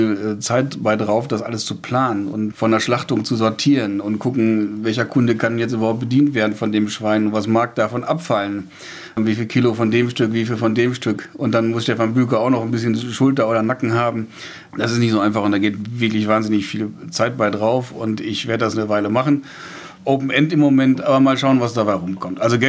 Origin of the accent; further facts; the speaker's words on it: Lüdenhausen, North Rhine-Westphalia, Germany; Ich komme aus Lüdenhausen, kleines Dorf, viele landwirtschaftliche Betriebe, die teilweise gar nicht mehr landwirtschaftlich arbeiten oder reduziert landwirtschaftlich arbeiten.